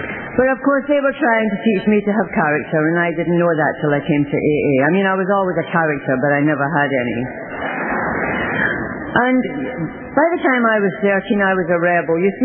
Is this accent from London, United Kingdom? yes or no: no; Scotland, United Kingdom; born there; I was born in Scotland and my parents were Irish.